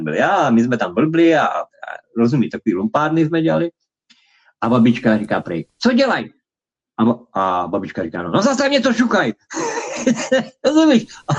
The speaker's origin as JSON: {"language": "Czech", "region": "eastern Slovakia", "country": "Slovakia", "tie": "born or raised there", "said": "já, když jsem vyrůstal na Slovači, jako východňár"}